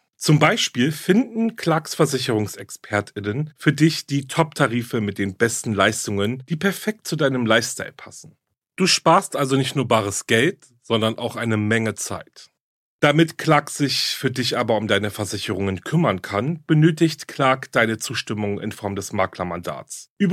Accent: Berlin, Germany; Aber gut, für den heutigen Fall begeben wir uns nach Berlin. Meine Heimatstadt

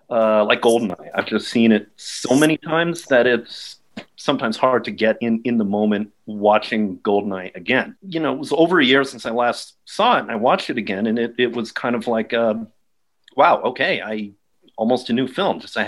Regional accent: United States; How's it going? I'm also from America.

